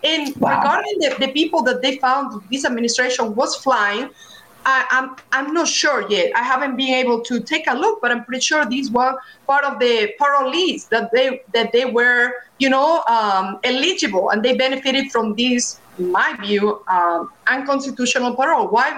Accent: Spain; now in United States; Well, I'm an immigrant myself. I'm from Spain, and I'm an immigration attorney.

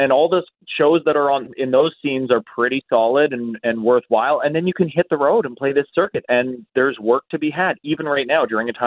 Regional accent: Thunder Bay, Ontario, Canada; accent: Thunder Bay; No one listening to this show realizes how hard I have been subduing my Thunder Bay accent for the last 5 years of being on the air here.

